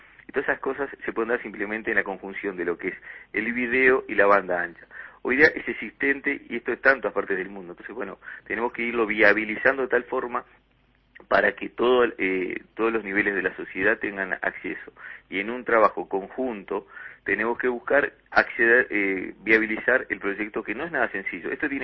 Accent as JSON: {"language": "Spanish", "country": "Uruguay", "said": "como uruguayos"}